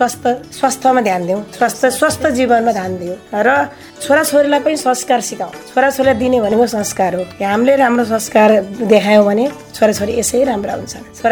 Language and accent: Nepali; Anshapur, Gandaki Province, Nepal; मेरो गाउँ यहाँ अंशपुर कास्की अंशपुर पर्छ।